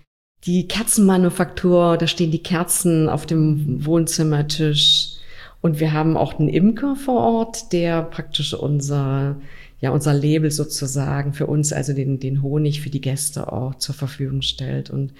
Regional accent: Saxony-Anhalt, Germany; Also wenn mich jemand nach meiner Heimat fragt, obwohl ich Sachsen-Anhaltinerin bin, aber ich bin nicht in Ilsenburg geboren oder in Wernigerode, ist das für mich meine Heimat. Und ich habe vor vielen Jahren, als ich in den Harz gezogen bin

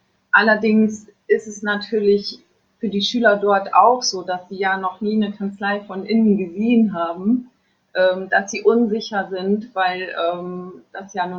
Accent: Lower Saxony, Germany; aber vorher war ich in Farel. Ich komme eigentlich aus Friesland und bin vom Land.

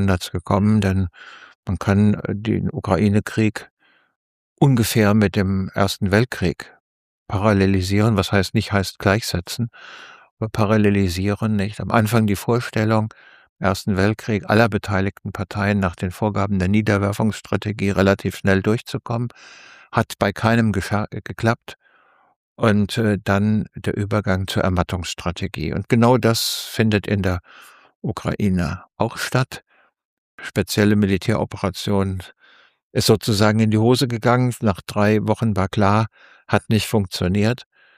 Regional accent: Hesse, Germany; Also ich bin in Hessen nördlich von Frankfurt groß geworden, habe dann Literaturwissenschaft, Germanistik, Politikwissenschaft und vor allen Dingen Philosophie studiert in Frankfurt

